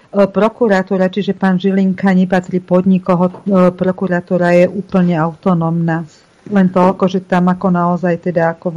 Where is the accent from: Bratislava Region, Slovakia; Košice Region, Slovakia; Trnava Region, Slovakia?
Bratislava Region, Slovakia; Bratislava; Ja som z Bratislavy